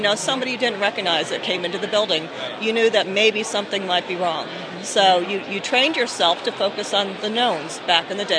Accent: Michigan, United States; also born or lived in Arizona / Florida; I grew up in Michigan, lived in Arizona, and now live in Florida.

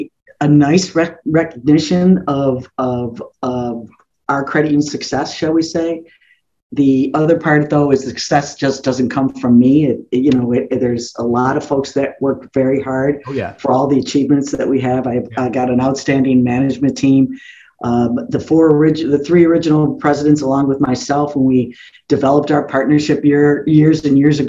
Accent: Chicago, Illinois, United States; I get the impression that because I'm from the Chicagoland area, Illinois, we vote early and often, and a lot of folks did that for me.

